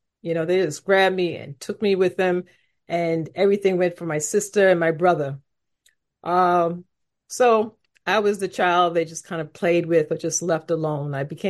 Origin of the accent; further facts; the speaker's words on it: New York, United States; I am the youngest of three children. I'm from New York. And my family were immigrants.